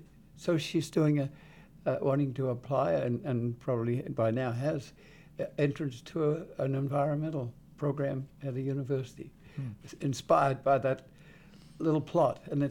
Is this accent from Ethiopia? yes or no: no; Australia; now in United States; When I came here from Australia